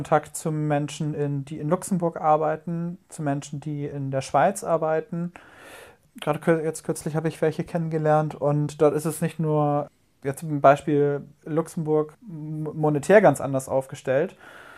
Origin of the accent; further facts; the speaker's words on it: Itzehoe, Schleswig-Holstein, Germany; Ich komme gebürtig aus Itzehoe